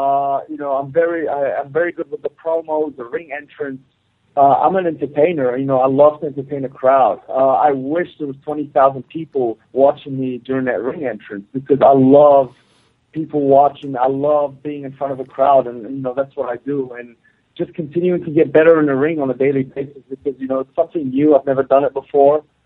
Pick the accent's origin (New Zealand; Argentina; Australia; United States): New Zealand; moved away as an adult; You know, I left home. I grew up in New Zealand. I left New Zealand at 18 years old and went to play college basketball.